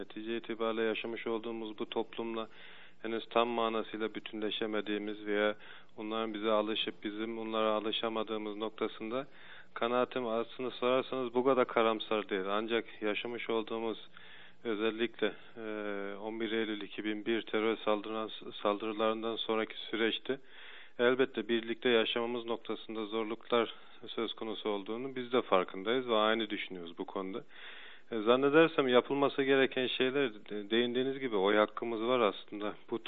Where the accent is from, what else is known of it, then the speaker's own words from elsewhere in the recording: Germany; Almanya'da doğma büyüme, eğitimimi de Almanya'da tamamladım.